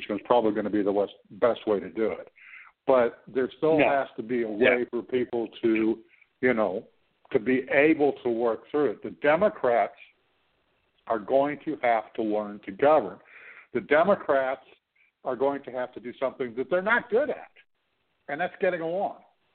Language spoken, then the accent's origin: English; Canada; I'm not an American. I'm Canadian.